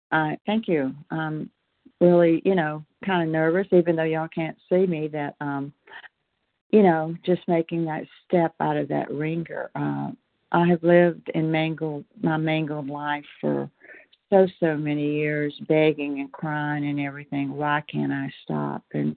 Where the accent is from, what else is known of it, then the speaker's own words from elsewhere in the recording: Louisiana, United States; Oh, Louisiana.